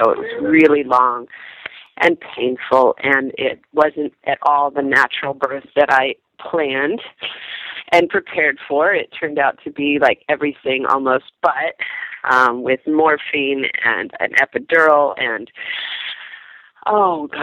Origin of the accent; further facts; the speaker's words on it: San Diego, California, United States; I'm from San Diego.